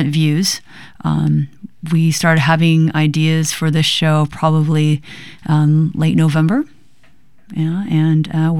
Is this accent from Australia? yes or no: no; Fresno, California, United States; I grew up in Fresno, California.